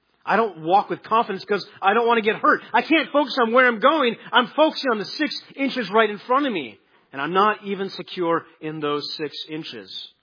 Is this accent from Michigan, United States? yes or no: no; North Dakota, United States; Now, I grew up in North Dakota. I know many of you know that. And we walked on ice all the time.